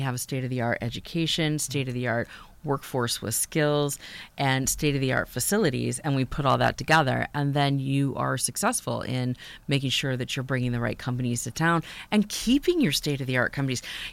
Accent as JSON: {"language": "English", "town": "Louisville", "region": "Kentucky", "country": "United States", "tie": "born or raised there"}